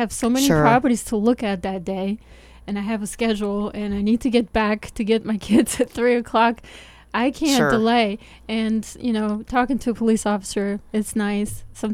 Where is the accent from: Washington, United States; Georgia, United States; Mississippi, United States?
Georgia, United States; She was from Arizona. I'm here from Georgia.